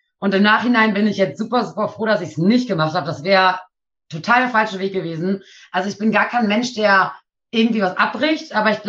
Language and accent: German; Nienburg, Lower Saxony, Germany; born there; ich bin 24 Jahre alt, komme gebürtig aus Nienburg, wohne mittlerweile auch wieder in Nienburg.